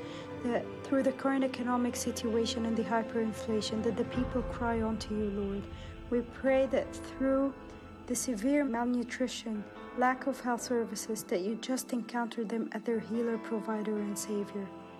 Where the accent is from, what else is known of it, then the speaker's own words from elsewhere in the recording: Cairo, Cairo Governorate, Egypt; I'm from Cairo, Egypt. I used to be a Muslim, but now I'm a follower of Jesus.